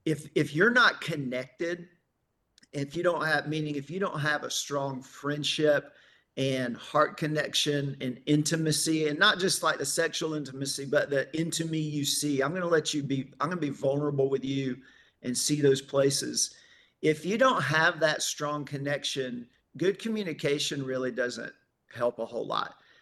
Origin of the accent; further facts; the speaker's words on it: Warner Robins, Georgia, United States; I'm from Warner Robins, so I'm from Middle Georgia, but we were a military family.